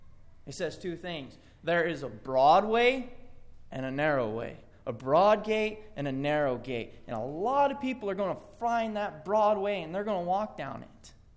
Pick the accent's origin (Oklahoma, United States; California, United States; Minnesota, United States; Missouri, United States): Oklahoma, United States; I'm also from Oklahoma. I know a little something about thorns.